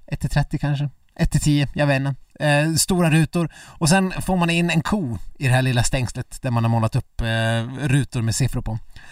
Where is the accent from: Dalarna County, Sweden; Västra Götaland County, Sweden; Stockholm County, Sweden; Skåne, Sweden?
Dalarna County, Sweden; jag är från Ludvika kommun, va?